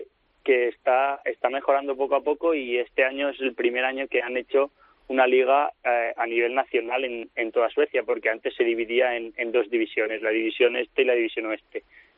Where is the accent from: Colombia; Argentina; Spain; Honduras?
Spain; después estoy yo que soy español